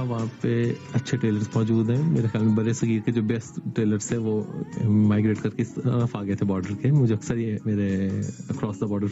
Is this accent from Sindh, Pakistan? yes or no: no; Faisalabad, Punjab, Pakistan; also born or lived in Lahore; now in London, United Kingdom; فیصل آباد سے جب میں نے اپنے ایجوکیشن کمپلیٹ کی تھی، پھر میں لاہور آیا تھا